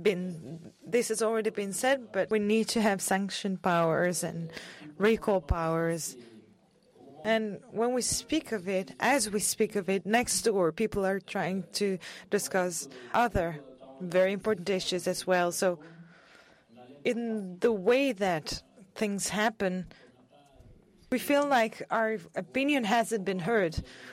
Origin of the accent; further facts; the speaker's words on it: Senegal; I thank you all I'm glad to participate at this meeting, and I come from Senegal.